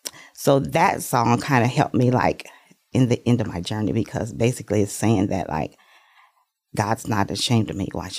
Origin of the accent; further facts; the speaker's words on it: Kansas City, Missouri, United States; I was raised in Kansas City, Missouri, T.B. Watkins Projects, and seen a lot of tragedy, seen a lot of loss, had a lot of hard times.